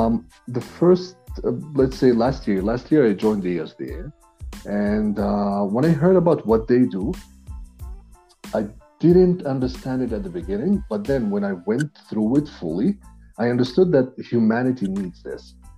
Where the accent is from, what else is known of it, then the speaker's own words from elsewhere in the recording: Jordan; English is a second language; moved away as an adult; also born or lived in Kyiv; now in Calgary, Canada; I'm originally from Jordan. I'm located now in Calgary, Canada, but before that I was located in Kyiv